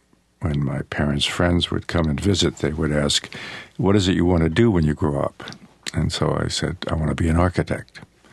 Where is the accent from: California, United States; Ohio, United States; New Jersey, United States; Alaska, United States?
New Jersey, United States; The house which I grew up in New Jersey was sort of a typical pseudo-colonial house that seemed like every other house on the street.